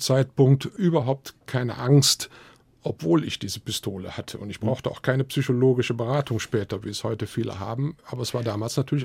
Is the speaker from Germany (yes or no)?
yes; Cologne, North Rhine-Westphalia, Germany; accent: Rhenish; Ich bin ja Kölner und dann spreche ich dann auch so ein gepflegtes, adenauerisches Rheinisch.